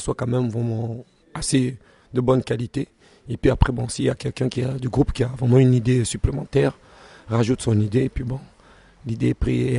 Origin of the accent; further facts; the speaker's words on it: Kongo Central, DR Congo; Donc nous on est donc de Bas-Congo, nous c'est les Lari. Les Lari, donc c'est vraiment dans le sud de Bas-Congo, on est vraiment près de Brazzaville, de la capitale.